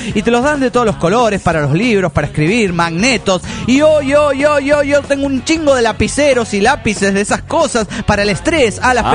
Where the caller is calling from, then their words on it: La Plata, Buenos Aires Province, Argentina; Hola, soy … de La Plata, Argentina.